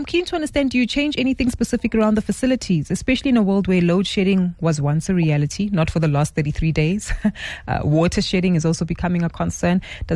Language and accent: English; South Africa; Oh, that's music to my ears as a South African investor.